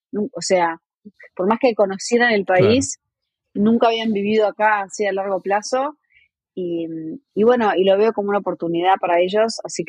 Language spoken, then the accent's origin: Spanish; Uruguay; born there; me vine al sur, volví a mi país natal, volví a Uruguay a fines de enero